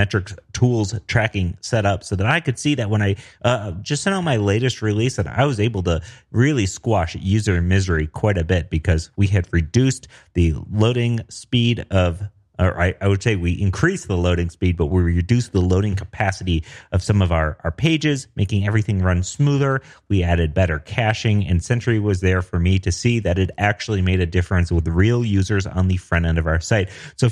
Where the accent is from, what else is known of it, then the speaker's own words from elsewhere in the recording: Denver, Colorado, United States; I'm a developer from Denver, Colorado.